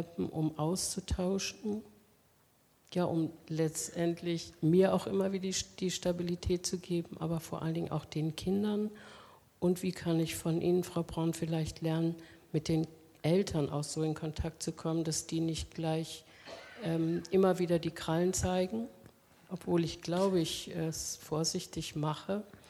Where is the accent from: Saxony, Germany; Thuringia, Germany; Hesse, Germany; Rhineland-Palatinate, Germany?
Hesse, Germany; Marburg; ich komme aus Marburg